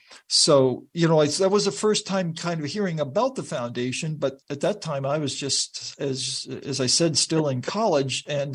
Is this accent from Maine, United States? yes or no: yes; Maine, United States; I'm from Northern Maine originally, and she knitted us woolen mittens and socks for the winters up there